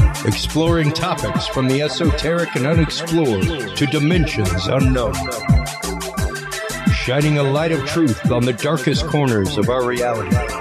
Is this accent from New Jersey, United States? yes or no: no; Galveston, Texas, United States; Growing up in the Bay of Yoho, near Galveston, it's what I always called the Bay of Yoho.